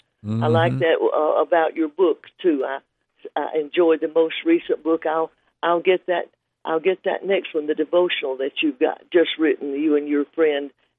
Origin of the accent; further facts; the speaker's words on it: Marietta, Georgia, United States; now in Gainesville, United States; I grew up in Marietta, Georgia, and live in Gainesville now.